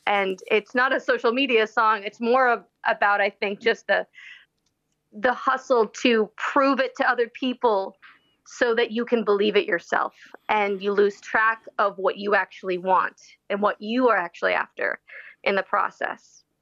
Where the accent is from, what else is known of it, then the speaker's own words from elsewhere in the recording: California, United States; we're all from California originally